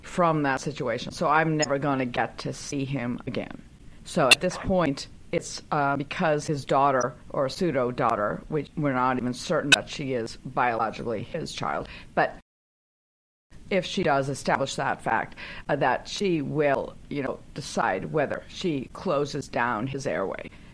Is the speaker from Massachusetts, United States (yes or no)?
yes; North Andover, Massachusetts, United States; Because I'm from Andover, North Andover, actually, which is 26